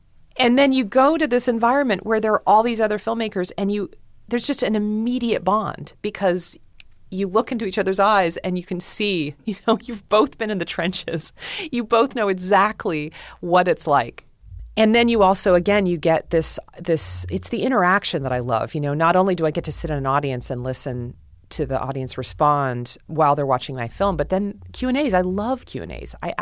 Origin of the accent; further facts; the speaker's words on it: Seattle, Washington, United States; And then Seattle is my hometown turf.